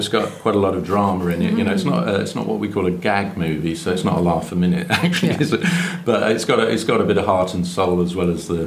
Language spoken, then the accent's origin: English; Canvey Island, East of England, United Kingdom; I grew up on Canvey Island, so I'm an Essex boy really